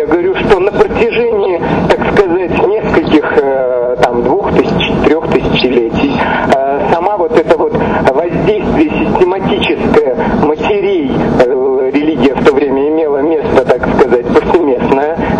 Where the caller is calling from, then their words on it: Beersheba, Southern District, Israel; Я звоню вам из Бершевы.